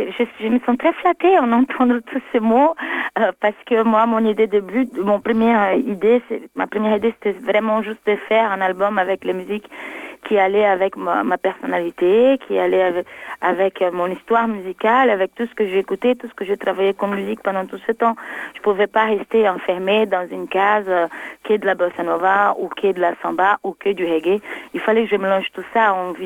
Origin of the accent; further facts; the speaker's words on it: Brazil; je suis brésilienne, je ne peux pas me passer de ça.